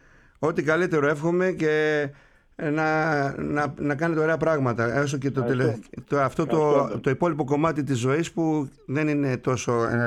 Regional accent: Kasos, South Aegean, Greece; το νησί μου, από την Κάσο

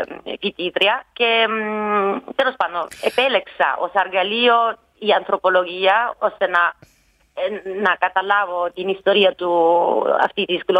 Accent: Apulia, Italy; first language Salentine dialect; Greek is a second language; τα γκρίκο δεν είναι η μητρική μου γλώσσα. Δηλαδή, στο σπίτι οι γονείς μου μιλάγανε η άλλη διάλεκτο, η σαλιντινική διάλεκτο, όπως ξέρετε είμαστε πολύ γλωσσιακοί στην Καταταλία.

